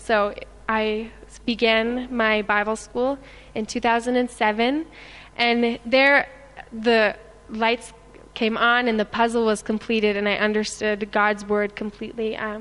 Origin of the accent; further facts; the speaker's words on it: Canada; I'm obviously John's wife, and I'm from Canada